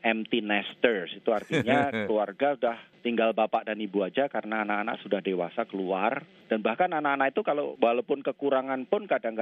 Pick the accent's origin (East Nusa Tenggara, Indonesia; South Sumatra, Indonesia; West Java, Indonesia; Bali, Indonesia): South Sumatra, Indonesia; Belitung; born there; Jadi waktu orang tua saya transmigran tahun 60-an, saya lahir di Belitung, Sumatera Selatan tahun 1962.